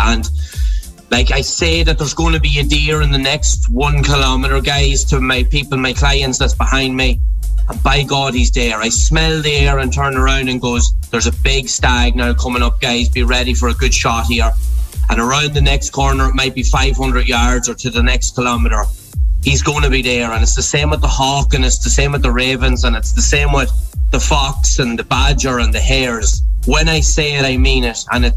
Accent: Kinloch, County Leitrim, Ireland; now in Galway, Ireland; I'm from Kinloch in County Leitrim, otherwise known as the Mad Mile, as people call it. A lovely little part of the country. Mountains, lakes, rivers, sea.

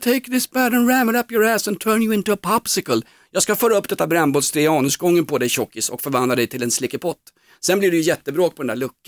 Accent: Finland; då uppmanas man att som finländare, då uppmanas man att kontakta finska myndigheter

